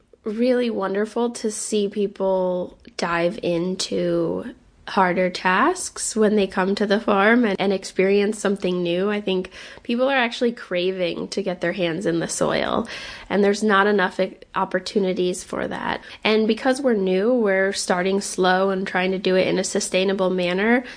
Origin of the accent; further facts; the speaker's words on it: New York, United States; There's so much love and care that people put into the region, to my hometown, and I want that energy here at this farm.